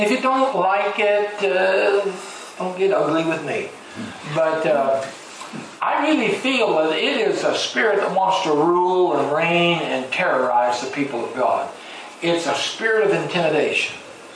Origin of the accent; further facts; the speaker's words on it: East Coast, Canada; I'm from Canada, East Coast. I live in New Brunswick, where we are. And it takes me 2 hours to fly to Toronto, so it's 1,000 miles, roughly, east of Toronto.